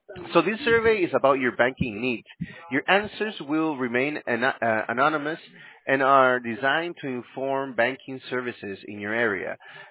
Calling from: California, United States; We're in California.

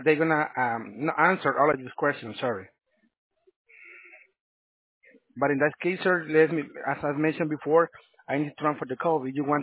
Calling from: El Salvador; I'm located in El Salvador, sir.

